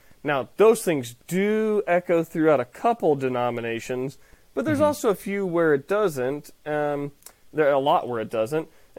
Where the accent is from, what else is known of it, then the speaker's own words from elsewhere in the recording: Georgia, United States; growing up in Georgia, I didn't know any Lutherans.